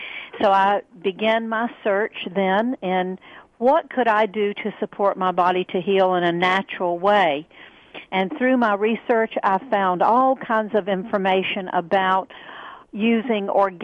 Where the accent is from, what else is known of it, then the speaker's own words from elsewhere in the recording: the South, United States; because I live in the South and was born and raised in the South.